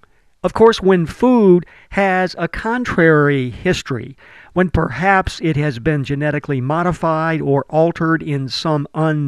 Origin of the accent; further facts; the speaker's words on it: Olympia, Washington, United States; In my hometown of Olympia, Washington, we have a farmer's market.